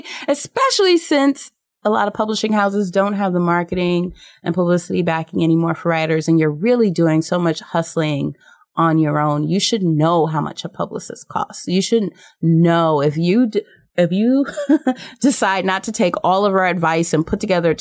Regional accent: New York City, New York, United States; born there; I was born in New York City, like we talked about.

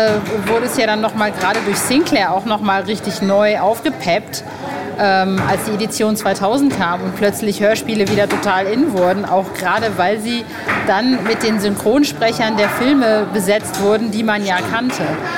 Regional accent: Egypt; Ich komme ja ursprünglich aus Ägypten

